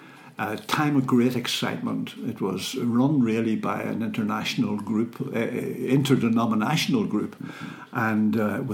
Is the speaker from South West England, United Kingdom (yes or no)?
no; Northern Ireland, United Kingdom; You wouldn't have bought a car from a Fermanagh man because the roads were so bad.